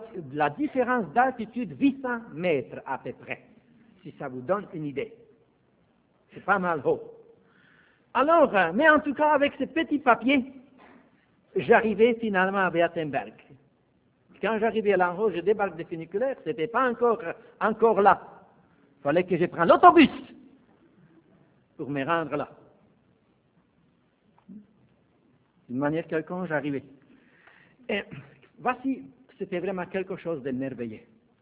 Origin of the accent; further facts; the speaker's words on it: Slovakia; first language Slovak; French is a second language; moved away; un garçon de la campagne, du vieux pays, qui parle slovaque, tout d'un coup se ramasse dans un pays qui n'était pas